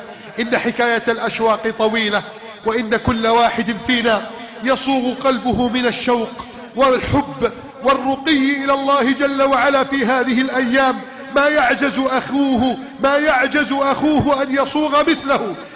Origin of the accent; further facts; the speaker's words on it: Egypt; بلدنا مصر